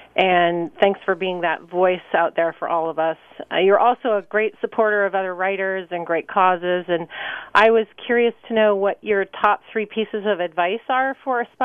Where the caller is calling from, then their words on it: Saratoga, United States; I'm calling from Saratoga.